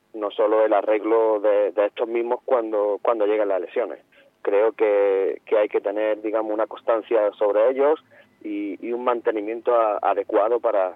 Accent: Villanueva de la Concepción, Andalusia, Spain; yo soy natural de Villanueva y quiero a mi pueblo.

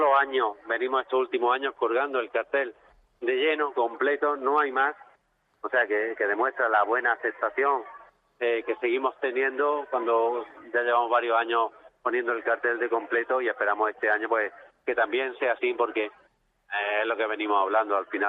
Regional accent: Antequera, Andalusia, Spain; also born or lived in Málaga; Evidentemente somos malagueños y también, hombre, somos antequeranos.

